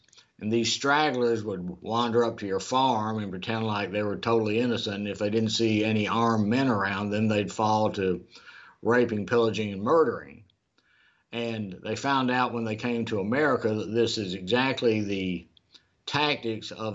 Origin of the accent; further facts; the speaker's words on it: Minnesota, United States; born there; I was born in Minnesota. Minnesota had basically Germans and Scandinavians.